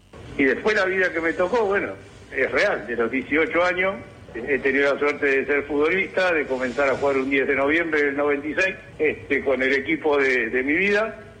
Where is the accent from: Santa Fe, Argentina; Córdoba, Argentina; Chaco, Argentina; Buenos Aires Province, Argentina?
Buenos Aires Province, Argentina; Don Torcuato; soy Don Torcuato, que soy argentino, que amo mi país, que amo Don Torcuato, que me tocó un color de piel normal